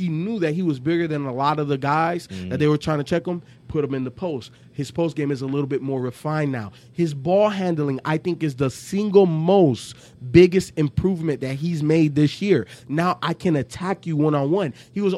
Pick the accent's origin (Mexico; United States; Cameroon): United States; Chicago, Illinois; Growing up in Chicago, I was born in 84, the year Jordan was drafted by the Bulls, right?